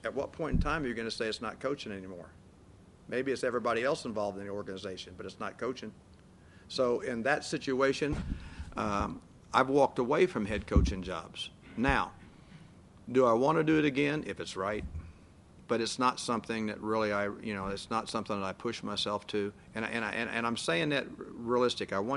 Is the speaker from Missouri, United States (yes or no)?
yes; Missouri, United States; back in that little bitty country hometown that I grew up in Missouri.